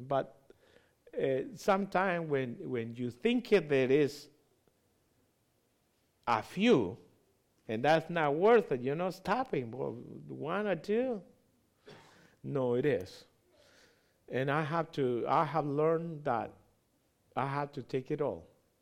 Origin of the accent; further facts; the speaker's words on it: Bolivia; No, I speak Spanish. I grew up in Bolivia. I was born and raised there.